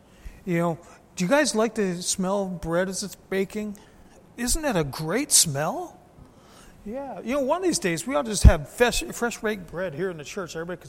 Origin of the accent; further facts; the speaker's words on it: Michigan, United States; now in US South; Now, I grew up in Michigan, and biscuits in Michigan and biscuits down south are kind of like two different things.